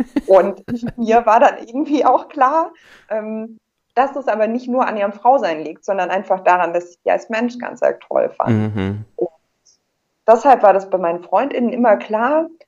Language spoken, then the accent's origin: German; Baden-Württemberg, Germany; now in Frankfurt, Germany; ich bin 25 Jahre alt, komme eigentlich aus Baden-Württemberg. Man hört das noch so ein bisschen, wird mir öfter mal gesagt. Bin aber Wahlfrankfurterin seit 2 Jahren und sehr glücklich hier in Frankfurt.